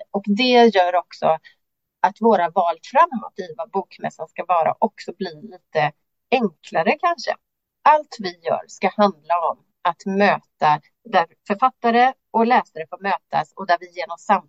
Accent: Lysekil, Västra Götaland County, Sweden; Jag är född och uppväxt i Lysekil, ett litet mindre samhälle i Bohuslän.

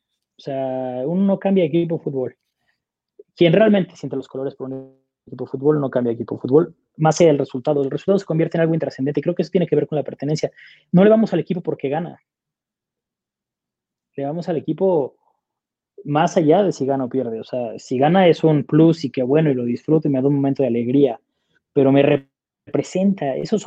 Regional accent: Monterrey, Nuevo León, Mexico; Yo soy regio, los regios somos comprometidos con lejales, somos comprometidos con los juevesitos, con las carnes asadas, con los compas y evidentemente con el fútbol. O sea, es parte del ADN regiomontano y es algo que me gusta mucho Monterrey.

